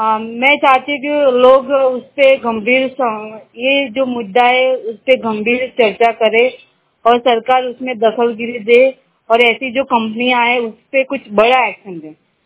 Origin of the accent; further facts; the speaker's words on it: Ahmedabad, Gujarat, India; मैं अहमदाबाद की रहने वाली हूँ।